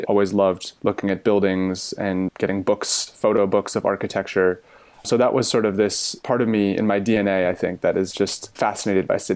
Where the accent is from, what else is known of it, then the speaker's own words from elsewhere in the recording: San Francisco, California, United States; So I grew up in San Francisco.